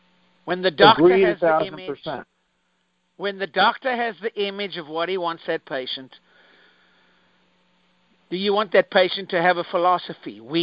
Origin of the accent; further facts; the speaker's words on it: Spartanburg, South Carolina, United States; I grew up in South Carolina. I go, South Carolina, Spartanburg. Yeah, I grew up there.